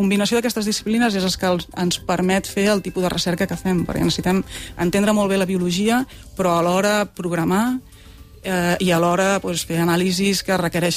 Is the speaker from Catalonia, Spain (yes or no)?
yes; Monistrol de Montserrat, Catalonia, Spain; now in Manresa, Spain; jo sóc de Monistrol de Montserrat, ara visc a Manresa